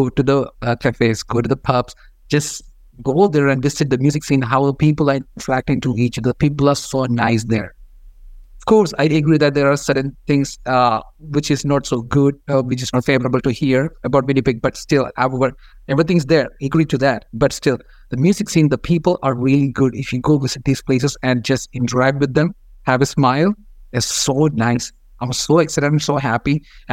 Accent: India; first language Malayalam; English is a second language; So my music is a mixture of two languages, my mother tongue and English. Mother tongue is Malayalam.

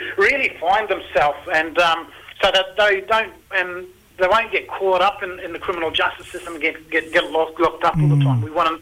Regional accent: Mossman, Queensland, Australia; I'm from Mossman in far north Queensland, as you know, up in the Googie-Ellingy land, and I work here in Cairns

